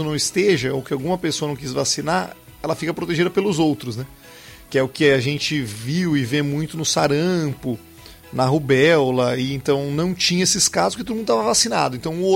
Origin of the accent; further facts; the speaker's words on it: São Paulo, Brazil; now in Campo Grande, Brazil; eu sou de São Paulo, mas aqui em Campo Grande tem essa questão dessa variabilidade térmica